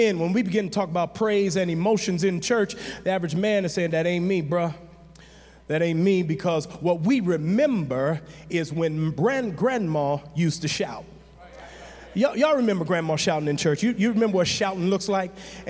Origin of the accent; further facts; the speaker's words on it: Cleveland, Ohio, United States; I grew up in Cleveland, and I remember Saturday nights.